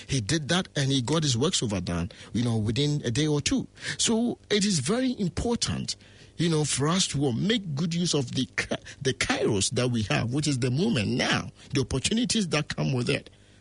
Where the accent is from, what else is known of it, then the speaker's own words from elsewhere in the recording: Ghana; I'm originally from Ghana